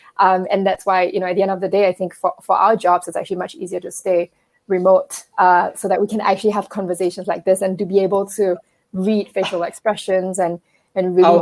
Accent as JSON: {"language": "English", "country": "Singapore", "said": "Oh yeah, so I'm Singaporean. I have a French name because I'm married to a French."}